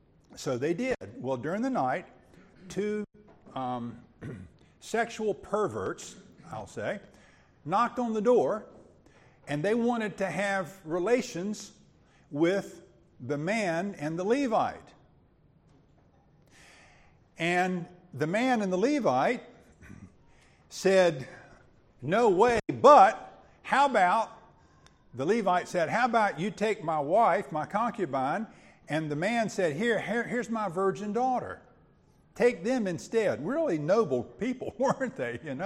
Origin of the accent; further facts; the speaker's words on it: North Carolina, United States; I'm from North Carolina. That makes me a North Carolinian.